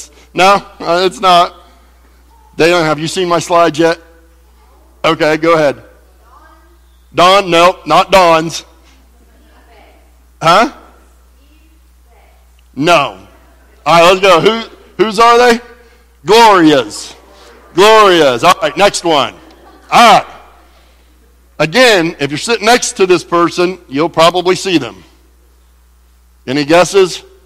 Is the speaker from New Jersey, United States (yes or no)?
no; Ohio, United States; He said, are you from here? I said, no, I'm from Ohio.